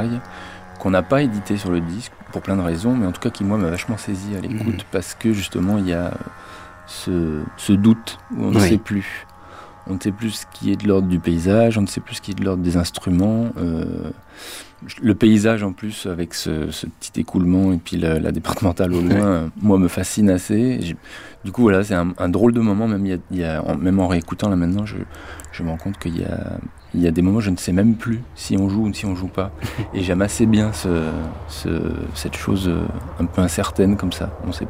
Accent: Normandy, France; C'était un projet qui s'est passé près de Rouen, là d'où je viens, quoi, là où j'ai grandi.

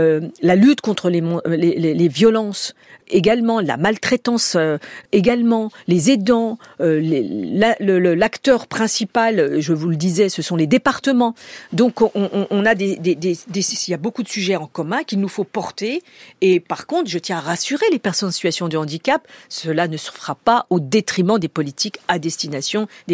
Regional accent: France; notre pays, c'est la France. Il n'y a pas de retour possible pour nous. Même si on aime le pays de ses aïeux, on est français, on se sent français.

